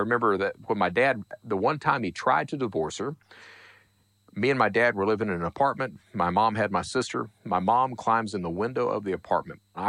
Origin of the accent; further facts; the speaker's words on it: Hazard, Kentucky, United States; I'm from Eastern Kentucky. Hazard is coal country.